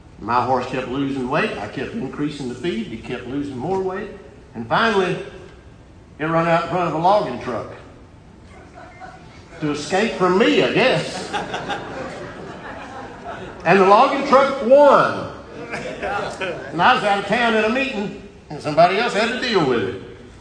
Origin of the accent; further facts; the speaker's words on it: Texas, United States; I grew up out there in West Texas where the worms couldn't even survive.